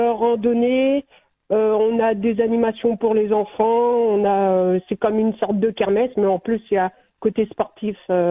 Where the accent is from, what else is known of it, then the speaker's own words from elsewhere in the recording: Le Mans, Pays de la Loire, France; now in Poitiers, France; Et donc, moi, je suis originaire du Mans.